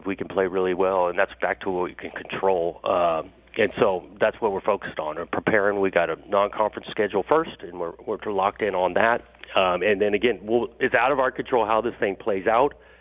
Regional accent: Pasadena, California, United States; I grew up in Pasadena. I grew up going to the Rose Bowl and Pac-12 versus Big Ten games.

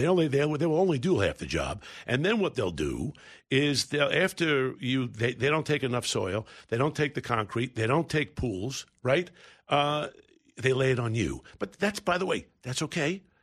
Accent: New York, United States; now in California, United States; It's as much as a community as it was when I grew up in New York. And it's hard sometimes to find a neighborhood, right, in California.

